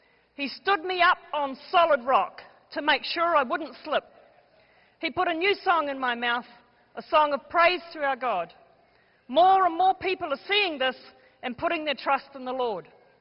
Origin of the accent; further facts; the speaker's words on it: New Zealand; Well, she told you, okay, I'm a Kiwi and I'm proud of it. And I don't have an accent.